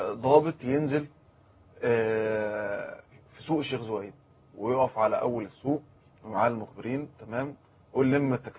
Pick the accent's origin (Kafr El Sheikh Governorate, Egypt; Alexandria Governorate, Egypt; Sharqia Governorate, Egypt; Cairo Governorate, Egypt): Alexandria Governorate, Egypt; Alexandria; وأنا أسعد يعني أن أنا أكون سيناوي النسبة. نعم. لكن أنا اسكندراني اسما وأصلا يعني.